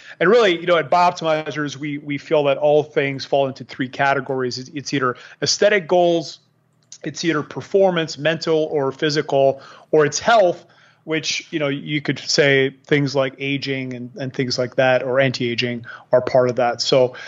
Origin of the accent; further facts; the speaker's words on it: Canada; again, I'm from Canada, very hard winters.